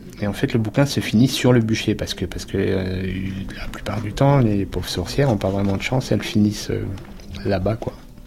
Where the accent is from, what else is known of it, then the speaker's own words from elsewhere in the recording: Grand Est, France; Je suis alsacien d'origine et j'ai grandi à la campagne. Donc j'ai vécu dans une région en Alsace qui était assez réputée pour comme étant un des hauts lieux de la sorcellerie.